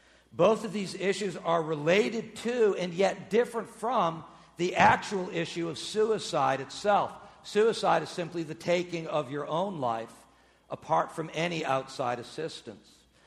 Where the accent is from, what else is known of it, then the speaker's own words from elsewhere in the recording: Massachusetts, United States; Right now in the state of Massachusetts, my home state, where I hail from